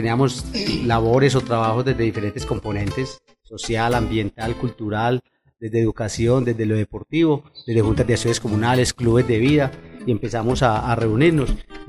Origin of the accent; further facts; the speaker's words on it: San Luis, Antioquia, Colombia; now in Medellín, Colombia; Yo soy originario de San Luis, Antioquia.